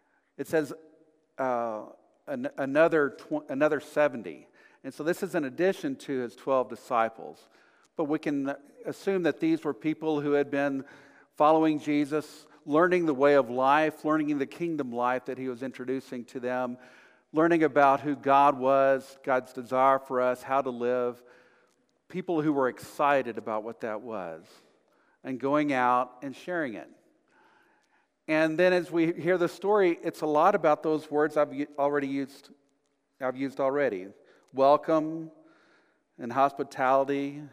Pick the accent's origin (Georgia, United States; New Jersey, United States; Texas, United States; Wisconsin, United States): Texas, United States; because I was the relative from Texas, you know.